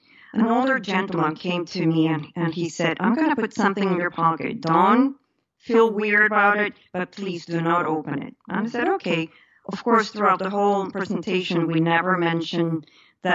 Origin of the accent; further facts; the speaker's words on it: Peru; now in United States; I was born and raised in Peru.